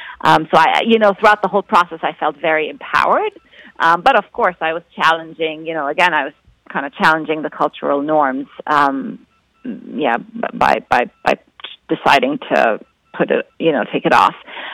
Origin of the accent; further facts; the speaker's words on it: Kuwait; English is a second language; also born or lived in Cairo, Egypt / United Arab Emirates / United Kingdom; now in United States; So I was born in Cairo and grew up around the Middle East. So I was in Kuwait until the first Iraqi Kuwait Gulf War in 1990, and then my parents moved to the United Arab Emirates, and then I ended up in the UK for my PhD before coming to the United States.